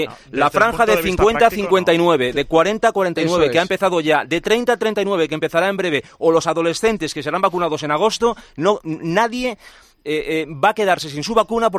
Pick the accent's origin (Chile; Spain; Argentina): Spain; Emociona como español